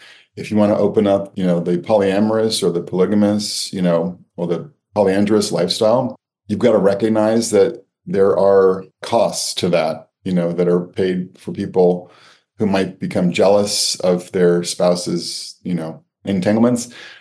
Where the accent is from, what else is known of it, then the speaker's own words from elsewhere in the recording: Connecticut, United States; I think 4 out of 5 of my close friends growing up in Connecticut either had parents who had divorced before I met them